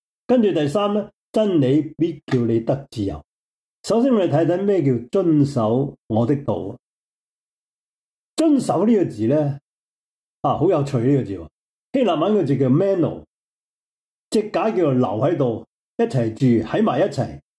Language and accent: Cantonese; China; 但我想有很多时候我们中国人发觉有一个很大的错误